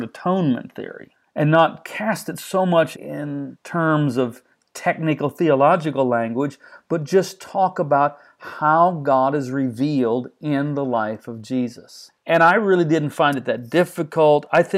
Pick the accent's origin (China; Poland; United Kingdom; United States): United States; but I don't like that because I'm an American and I believe in redemptive violence.